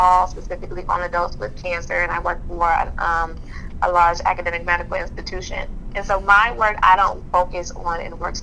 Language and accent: English; Chicago, Illinois, United States; You know, being born and raised in Chicago, I've been exposed to some of the great parts of it, as well as other areas that have a lot less resource.